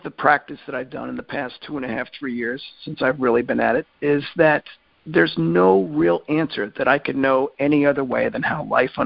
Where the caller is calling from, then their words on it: Maryland, United States; I'm calling from Maryland.